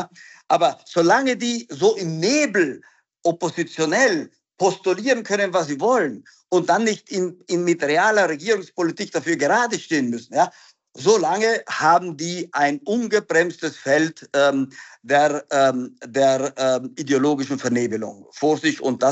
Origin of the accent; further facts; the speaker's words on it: Trentino-Alto Adige, Italy; accent: South Tyrolean dialect; first language Italian and German; Ich komme aus Südtirol, da leben Italiener. Ich bin zweisprachig aufgewachsen, Italienisch und Deutsch. Ja? Und noch der Südtiroler Dialekt dazu.